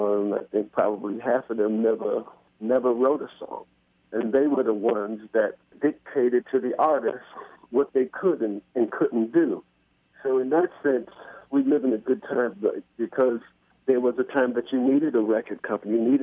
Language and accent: English; New York City, New York, United States; I grew up in Queensbridge. Queensbridge Projects